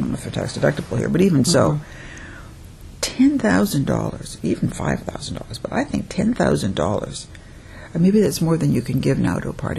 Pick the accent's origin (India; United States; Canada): Canada; As a Canadian, that's not a bad thing.